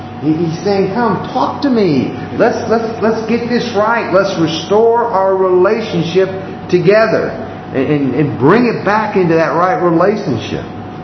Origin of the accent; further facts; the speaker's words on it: Massachusetts, United States; I grew up in Massachusetts and it snowed all the time.